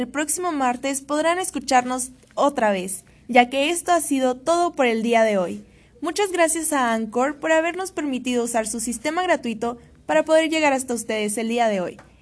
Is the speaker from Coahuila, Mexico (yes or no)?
yes; Saltillo, Coahuila, Mexico; yo tengo 20 años de edad y estudio la carrera de Relaciones Internacionales. Yo nací aquí en Saltillo y he vivido aquí desde entonces.